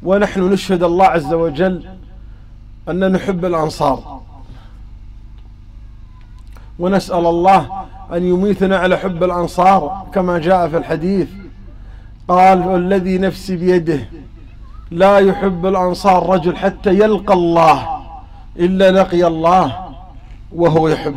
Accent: Qatar; الشباب عندنا في قطر

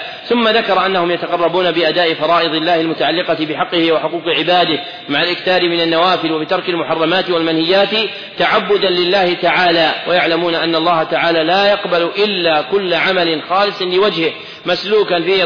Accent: Saudi Arabia

